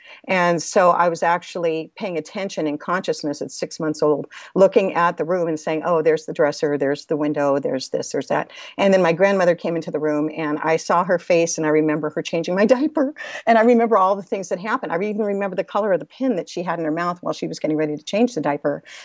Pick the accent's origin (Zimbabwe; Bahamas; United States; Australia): United States; Los Angeles, California; born there; I was born in Los Angeles, California.